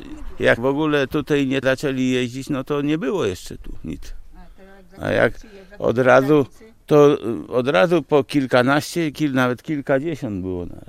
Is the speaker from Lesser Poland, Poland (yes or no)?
no; Lower Silesian Voivodeship, Poland; Bo my to z Dolnego Śląska jesteśmy.